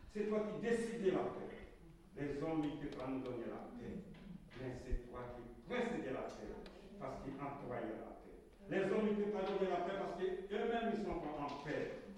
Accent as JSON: {"language": "French", "country": "Haiti", "tie": "born there", "said": "je prie pour une prière pour mon pays natal en Haïti, qui traverse un moment difficile."}